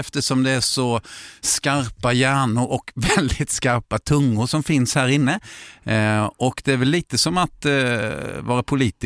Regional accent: Moheda, Kronoberg County, Sweden; now in Stockholm, Sweden; jag är en lantis från Moheda, 1500 invånare utanför Växjö. Jag har alltid hälsat på folk på trottoaren. Jag mötte dem i Stockholm 94 när jag flyttade upp.

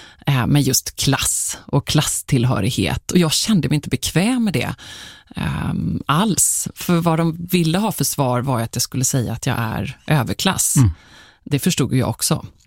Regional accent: Gothenburg, Västra Götaland County, Sweden; mitt flickrum stod kvar länge hemma i Göteborg hos mamma och pappa.

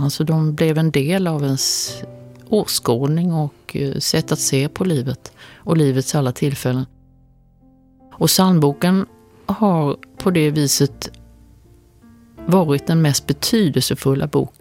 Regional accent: Kalmar, Kalmar County, Sweden; där jag kommer ifrån, från Kalmar, om det avslöjas på dialekten då

